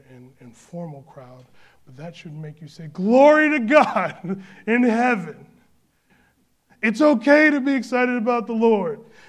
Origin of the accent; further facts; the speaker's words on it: United States; because I'm American and I enjoy being American.